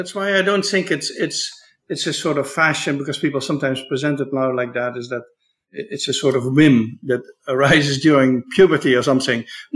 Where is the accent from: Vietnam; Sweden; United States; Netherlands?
Netherlands; I'm from the Netherlands, and debate about homosexuality I've never understood, because homosexual love was legal in the Netherlands for more than two centuries.